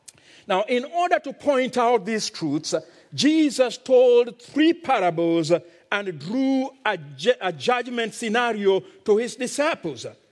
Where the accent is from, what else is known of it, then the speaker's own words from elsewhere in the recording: Kenya; accent: Kenyan; And I do hope that you'll get used to my strange Kenyan accent.